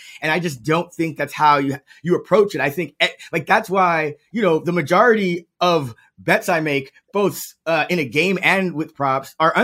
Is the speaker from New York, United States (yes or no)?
yes; New York City, New York, United States; I mean, just, you know, coming from New York, I'm from the Bronx, New York.